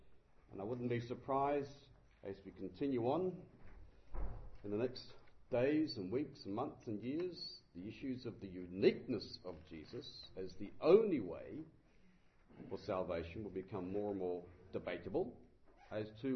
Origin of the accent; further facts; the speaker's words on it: Australia; In other words, I'm not from Ireland, which is a faraway country. I'm actually from Australia.